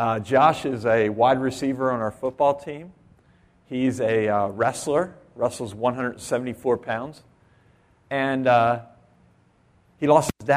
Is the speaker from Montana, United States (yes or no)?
no; Boyertown, Pennsylvania, United States; now in Lancaster, United States; We're from Boyertown, so we're locally grown, and I worked in Ole for a little while as a youth pastor, but we're local people. I currently live in Lancaster in the city